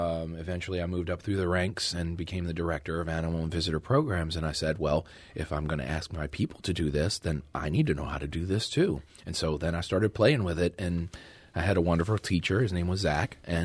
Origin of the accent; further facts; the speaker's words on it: New Orleans, Louisiana, United States; we're from New Orleans, so we have beignets down there, which is a fried donut.